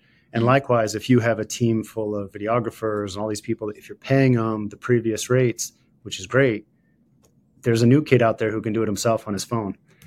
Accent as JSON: {"language": "English", "region": "Ohio", "country": "United States", "tie": "born or raised there", "said": "But my first music interest started with just being a kid growing up in Ohio, kind of middle class, divorced parents, latchkey kid."}